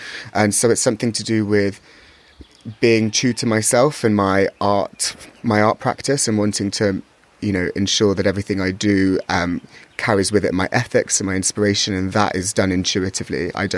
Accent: London, United Kingdom; I'm 27. I'm from London.

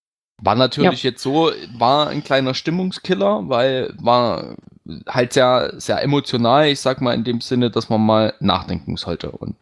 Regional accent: Saxony, Germany; Aber bei uns im Vogtland wird das, ich sag mal, ja, ist eigentlich immer so sträflich wird das genannt.

